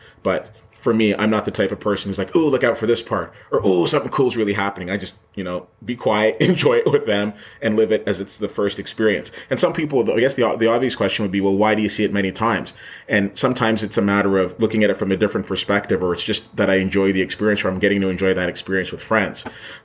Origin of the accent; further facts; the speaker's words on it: Ottawa, Ontario, Canada; born and raised here in the nation's capital of Ottawa. And I come from Trinidadian descent.